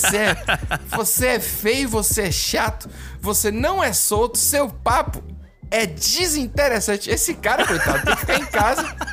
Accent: Northeast Region, Brazil; Eu, como nordestino, vamos dizer assim

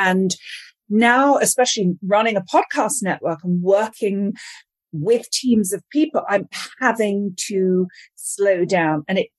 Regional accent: London, United Kingdom; I grew up in London listening to those BBC radio plays and I loved them because it's not an audiobook.

